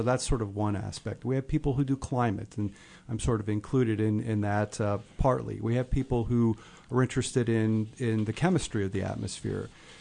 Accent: Belleville, Illinois, United States; Well, so first of all, I grew up in Illinois. I grew up in Belleville, so

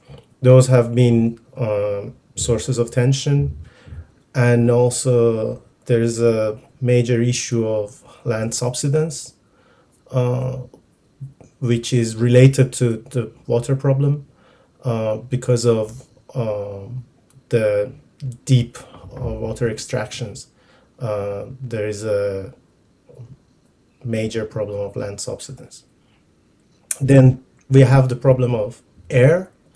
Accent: Iran; I have also worked on political economy in the context of Iran, my home country, and the Middle East

